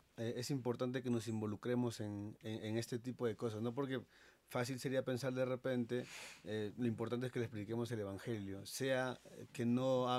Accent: Peru; now in Colombia; Nosotros somos peruanos, estamos ahora en Colombia

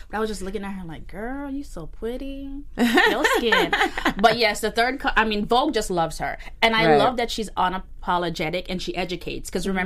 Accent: Jamaica; it reminds me of growing up in Jamaica because they were like picking plums off the trees.

